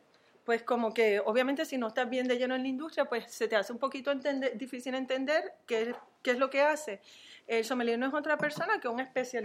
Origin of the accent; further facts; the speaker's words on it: San Juan, Puerto Rico; now in Bordeaux, France; De San Juan.